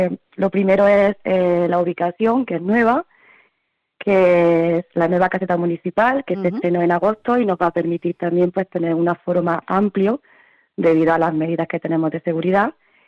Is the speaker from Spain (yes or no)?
yes; Andalusia, Spain; como pueblo andaluz, evidente, tenemos que luchar por nuestro arte y nuestra cultura.